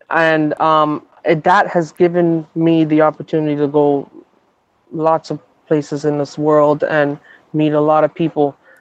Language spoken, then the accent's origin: English; Toronto, Ontario, Canada; I'm from Toronto